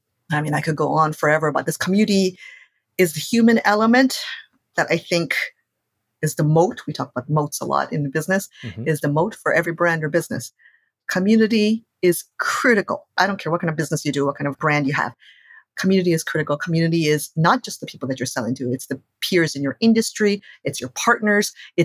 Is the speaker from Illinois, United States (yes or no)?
no; Hawaii, United States; I moved back to my hometown of Hawaii.